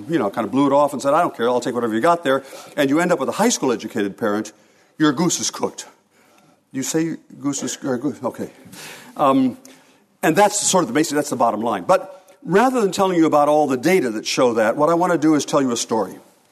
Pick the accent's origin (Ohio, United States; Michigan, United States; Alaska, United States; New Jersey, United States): Ohio, United States; Port Clinton; So when I was growing up in Port Clinton in the 1950s, it was sort of, you know, there was nobody very rich in town, nobody very poor in town. It was a modest town.